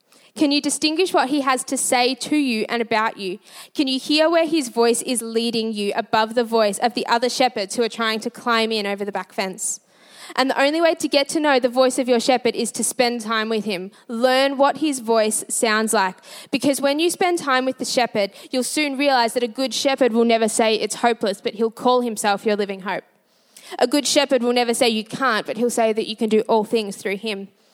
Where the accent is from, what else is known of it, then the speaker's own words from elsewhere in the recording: Melbourne, Victoria, Australia; Now for me, a millennial who was born and raised in Melbourne, I can't say that looking after mass flocks of sheep was a common part of my upbringing.